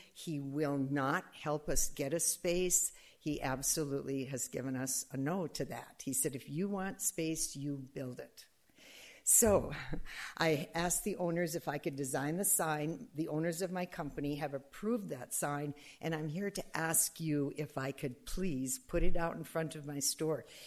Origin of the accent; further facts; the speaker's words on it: Minnesota, United States; I know evergreens. I'm from Minnesota.